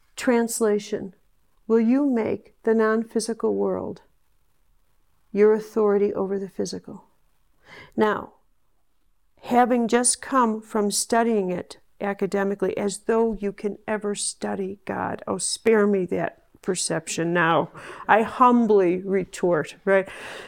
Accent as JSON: {"language": "English", "town": "Chicago", "region": "Illinois", "country": "United States", "tie": "born or raised there", "said": "I was in Chicago, my hometown"}